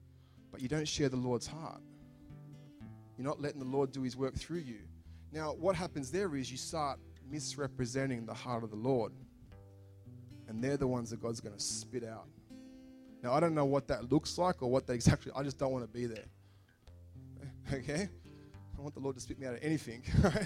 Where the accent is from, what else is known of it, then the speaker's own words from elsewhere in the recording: Australia; we are so blessed to live in Australia. I'm an Aussie to the core.